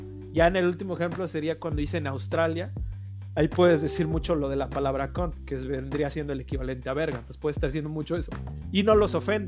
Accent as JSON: {"language": "Spanish", "country": "United Kingdom", "accent": "British", "second_language": "Spanish", "said": "Y ahora ya no puedo hablar con mi acento británico y me cuesta el trabajo. Pero sigo utilizando las mismas palabras, entonces se oye como si tuviera un pedo mental. Y mi tía y mi primo allá en Inglaterra pues se encabronan cada que voy."}